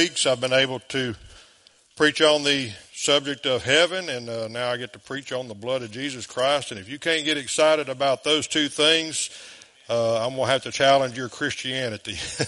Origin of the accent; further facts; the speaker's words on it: DeQuincy, Louisiana, United States; moved away as an adult; 2020, when the Lord wanted to move me away from my hometown of DeQuincy.